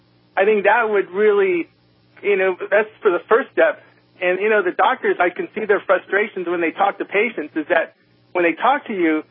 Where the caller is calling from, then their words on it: Riverside, California, United States; I'm calling from Riverside.